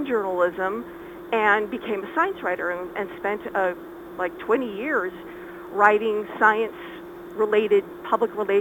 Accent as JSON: {"language": "English", "region": "California", "country": "United States", "said": "We were getting kind of tired of California. I mean, I'm originally from California."}